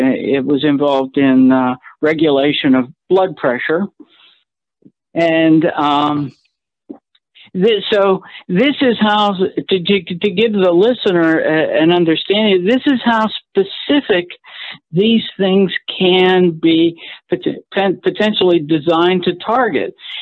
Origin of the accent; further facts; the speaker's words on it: Pittsburgh, Pennsylvania, United States; University of Pittsburgh story, I'm from Pittsburgh, by the way